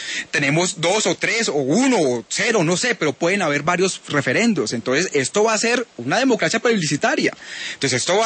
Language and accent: Spanish; Colombia; yo soy un colombiano